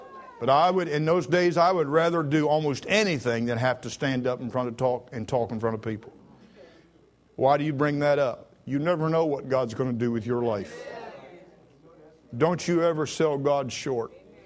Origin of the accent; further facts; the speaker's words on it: Vienna, United States; But when I was a little boy growing up in Vienna